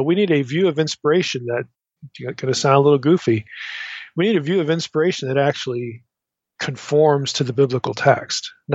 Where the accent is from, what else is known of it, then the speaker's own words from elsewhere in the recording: East Coast, United States; I grew up on the East Coast, so I know what humidity is, but the kids do not.